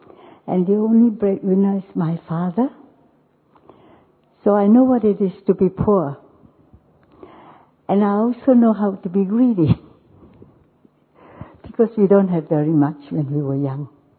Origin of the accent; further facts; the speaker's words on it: Ipoh, Perak, Malaysia; from Ipoh, Malaysia. I come from a family of 9 children, and the only breadwinner is my father.